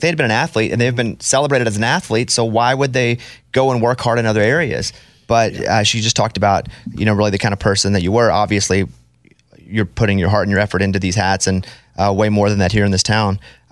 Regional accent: Arkansas, United States; now in Nashville, United States; It was always like Austin. I'm from Arkansas. But then like 7, 8 years, it'd be like home started to feel like Nashville.

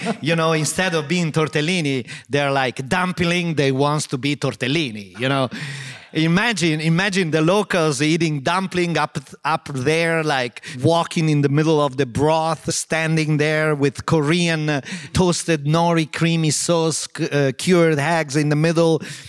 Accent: Modena, Emilia-Romagna, Italy; English is a second language; Of course. I grew up in Modena.

